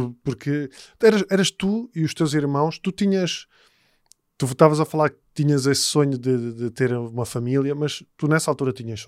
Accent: Lisbon, Portugal; Mas eu cresci nos Olivais

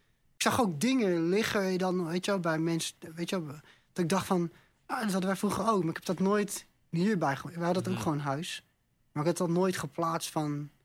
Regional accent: Netherlands; Toen zei ik, ik kom uit Nederland.

